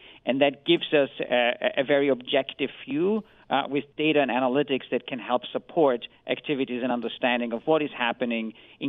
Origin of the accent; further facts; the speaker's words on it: Vienna, Austria; I come from Vienna, so just as in the Cold War, you had to listen for footsteps around the corners of the hard streets of Vienna